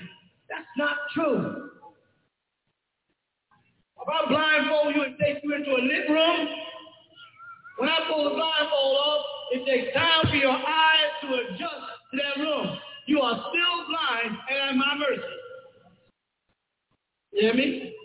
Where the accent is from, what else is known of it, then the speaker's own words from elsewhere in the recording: Missouri, United States; I'm from Missouri. Show me.